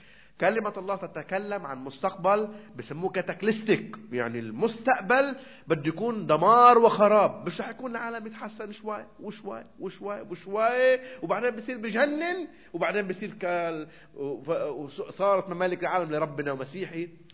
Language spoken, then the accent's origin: Arabic; Lebanon; نحن ناس لبنانية عايشين هون